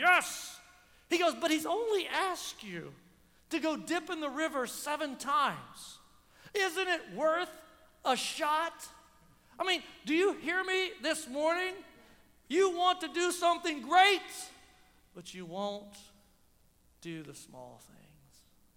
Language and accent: English; Oklahoma, United States; Now, I'm from Oklahoma, but I love Texas, okay?